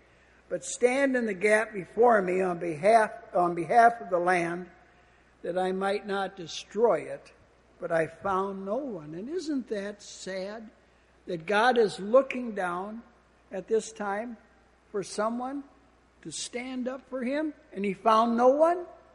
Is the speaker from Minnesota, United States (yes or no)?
yes; Minnesota, United States; a Church of Christ gospel preacher up in the state of Minnesota, where I'm originally from. And so I grew up in the Church of Christ.